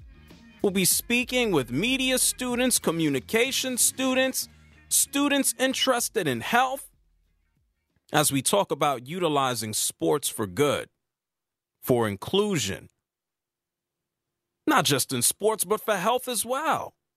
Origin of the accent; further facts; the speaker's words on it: Atlanta, Georgia, United States; Yeah, I'm from Atlanta, live in Atlanta. Now I'm in New Orleans.